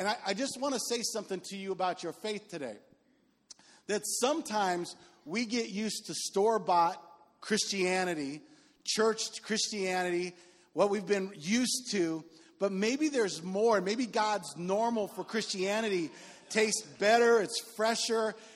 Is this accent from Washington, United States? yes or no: yes; Washington, United States; The ones you're eating, where are you from? I said, you know, Washington State.